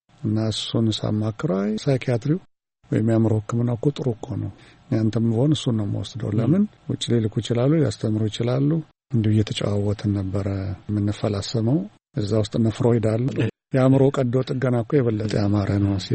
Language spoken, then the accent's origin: Amharic; Addis Ababa, Ethiopia; አዲስ አበባ ተወልጄ ባድግም